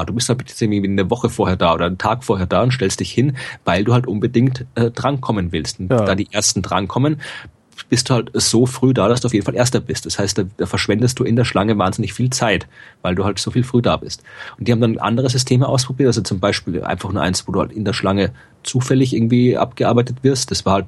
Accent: Austria; Bin Österreicher.

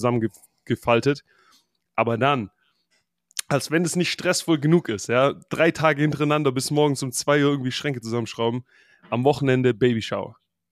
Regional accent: Baden-Württemberg, Germany; ich als Schwabe

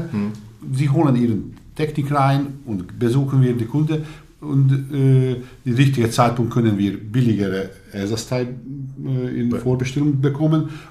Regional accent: Hungary; German is a second language; Wenn wir, das ist dasselbe wie bei dem Arzt bei uns in Ungarn.

